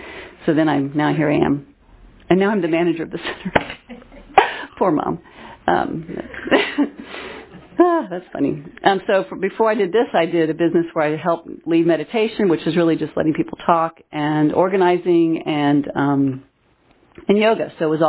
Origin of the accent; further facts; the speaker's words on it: Louisville, Kentucky, United States; born there; accent: newscaster's accent, a little southern; So I was born in Louisville, Kentucky. That's why they say I have no accent. I have the newscaster's accent. It's a little southern still, I know. So I said I was raised Lutheran.